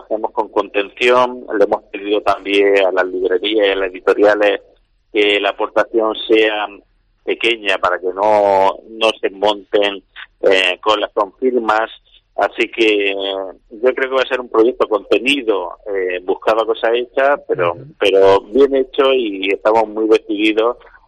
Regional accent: Almería, Andalusia, Spain; yo te confieso, yo soy almeriense

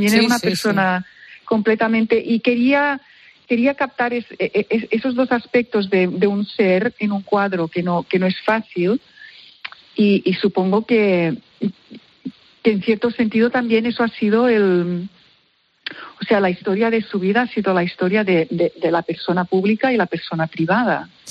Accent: Spain; soy española

